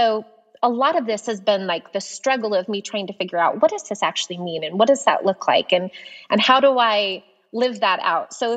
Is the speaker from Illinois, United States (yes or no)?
no; Montana, United States; now in Prescott, United States; I am originally from Montana and reside currently in Prescott, Arizona.